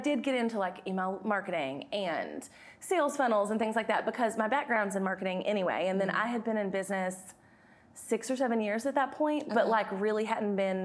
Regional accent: the South, United States; accent: Southern; And so like as a Southerner, like with a thick accent, I had always been told like, you can't do that.

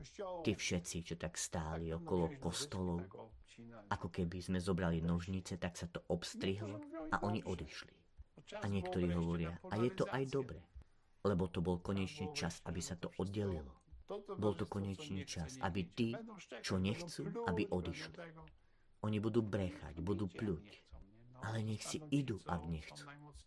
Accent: Poland; Slovak is a second language; moved away; som Poliak, a poznám poľské pomery a cítim sa ako Poliak a stále budem, a to, že bývam 30 rokov za hranicami

